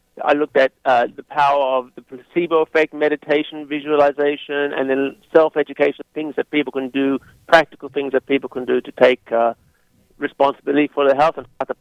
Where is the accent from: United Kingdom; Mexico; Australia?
Australia; moved away as an adult; now in United States; I come from Australia and I've been in the U.S. for 10 years.